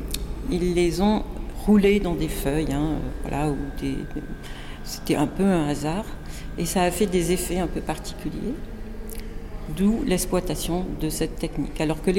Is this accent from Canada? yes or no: no; France; Je suis une Française qui vit dans le sud de la France, côté d'Uzès, un village qui s'appelle Saint-Quentin-la-Poterie.